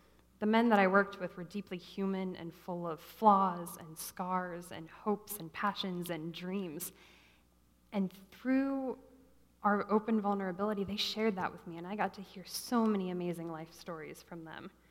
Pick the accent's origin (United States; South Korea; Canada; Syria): United States; Midwest; I'm from the Midwest. People here are very friendly.